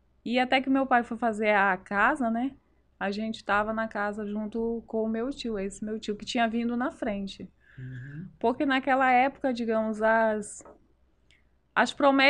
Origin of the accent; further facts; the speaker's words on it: Vicente Dutra, Rio Grande do Sul, Brazil; now in Rurópolis, Brazil; Eu sou de Vicente Dutra, Rio Grande do Sul.